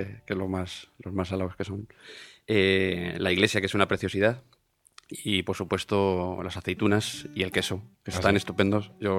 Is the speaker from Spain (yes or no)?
yes; Daganzo, Community of Madrid, Spain; Yo soy nacido y criado en Daganzo.